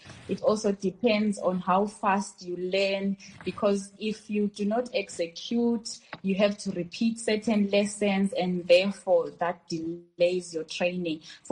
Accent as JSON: {"language": "English", "region": "Bulawayo", "country": "Zimbabwe", "tie": "born or raised there", "said": "I am from Bulawayo in Zimbabwe, of course. I was born and raised in Makwekwe in Bulawayo. My grandparents are from Plumtree in a village called Nyabane near Gungubo, near Masendu. I went for grade one there in Gungubo"}